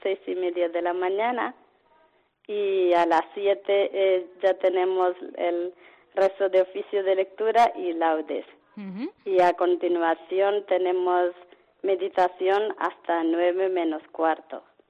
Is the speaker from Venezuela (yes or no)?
no; India; Spanish is a second language; now in Ávila, Spain; todas las que estamos en Ávila, en esta comunidad, todas somos de la India.